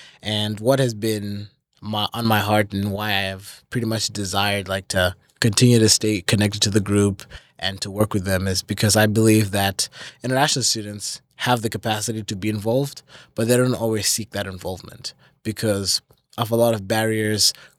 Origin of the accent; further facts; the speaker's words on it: Zimbabwe; now in United States; So I'm from Zimbabwe, which is a little country down in the southern part of Africa.